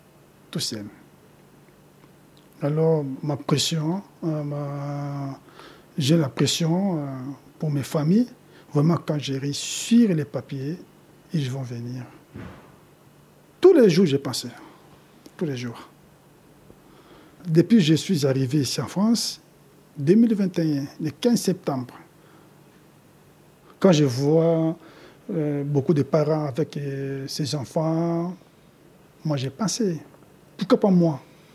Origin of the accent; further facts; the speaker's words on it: Kinshasa, DR Congo; moved away as an adult; Je suis congolais, Kinshasa. Je suis venu dans les visas, mais il fallait que je parte.